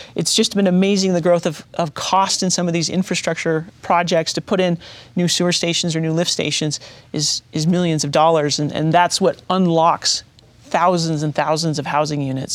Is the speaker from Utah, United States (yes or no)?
yes; Bountiful, Utah, United States; Bountiful's my hometown. That's where I grew up. I've never doubted that I could return and continue to live in Bountiful.